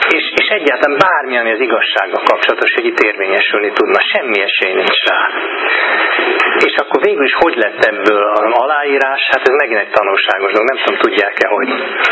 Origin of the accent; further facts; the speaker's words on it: Hungary; Az, hogy mi itt élünk, magyarok vagyunk